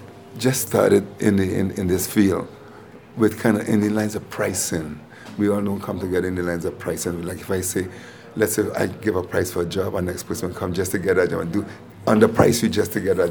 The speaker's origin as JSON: {"language": "English", "country": "Trinidad & Tobago", "tie": "born or raised there", "also_born_or_lived": "Toronto", "lives_now": "Cayman Islands", "said": "I grew up in Trinidad, and I was one of the youngest steel pan arrangers in Trinidad when I was growing up."}